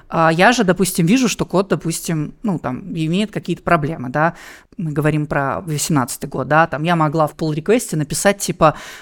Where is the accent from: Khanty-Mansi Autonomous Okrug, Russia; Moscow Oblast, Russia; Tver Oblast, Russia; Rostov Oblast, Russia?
Rostov Oblast, Russia; Rostov-on-Don; то есть я как бы из Ростова-на-Дону